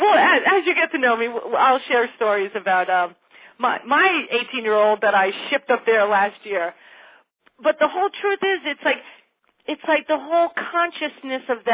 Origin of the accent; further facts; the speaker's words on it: Connecticut, United States; God knows, I grew up in Fairfield County, a very wealthy area